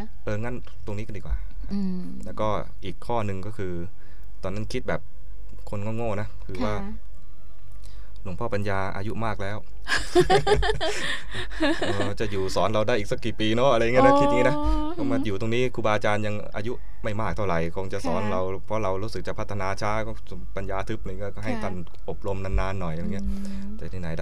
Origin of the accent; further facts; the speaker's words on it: Bang Pakong, Chachoengsao, Thailand; ฉะเชิงเทราบางปะกง